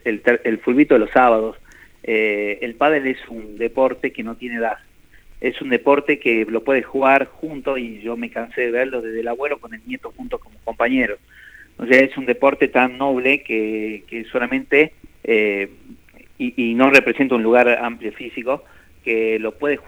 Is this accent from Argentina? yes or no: yes; Salta, Argentina; es muy importante para nosotros y para nuestra ciudad. Porque es increíble lo que el pádel está creciendo en Salta